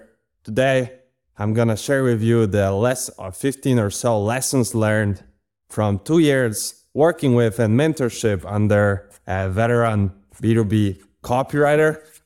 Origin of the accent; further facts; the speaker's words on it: Poland; English is a second language; especially as a non-native English speaker, because I'm from Poland and English is not my native language